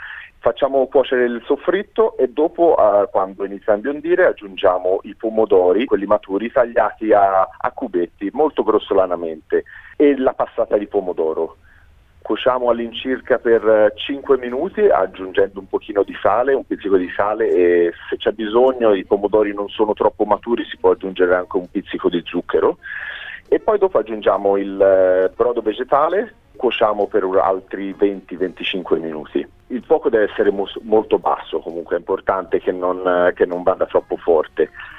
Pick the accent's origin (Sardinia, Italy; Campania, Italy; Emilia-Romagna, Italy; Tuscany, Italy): Tuscany, Italy; Florence; E poi chiaramente perché è una ricetta toscana, quindi io sono di Firenze.